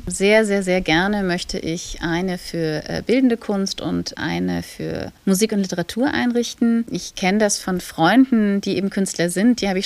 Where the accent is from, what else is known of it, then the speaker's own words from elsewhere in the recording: Berlin, Germany; ich bin Berlinerin